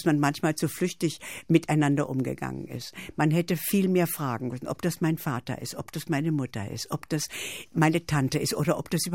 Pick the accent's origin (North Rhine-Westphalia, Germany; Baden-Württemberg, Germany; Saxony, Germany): Saxony, Germany; Und da konnte ich so richtig Sächsisch sprechen. Und ich bin ja in Sachsen groß geworden.